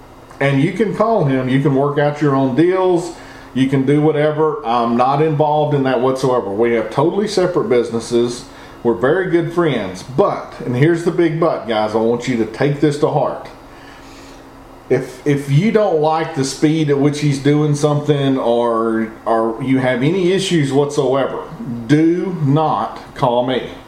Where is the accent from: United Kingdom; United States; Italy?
United States; Michigan; I'm from Southeast Michigan, fair number of coyotes, looking to move.